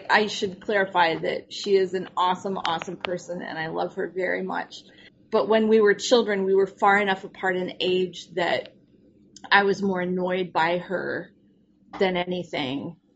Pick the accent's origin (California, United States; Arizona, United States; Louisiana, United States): Arizona, United States; Tucson; also born or lived in Wisconsin; No, we grew up in Tucson, Arizona. And then I went to college in Wisconsin.